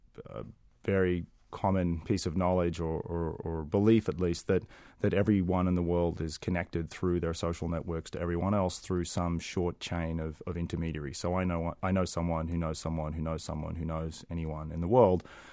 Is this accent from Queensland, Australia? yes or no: yes; Toowoomba, Queensland, Australia; the town that I grew up in Australia, Toowoomba in Queensland, which is another inconsequential town in the middle of nowhere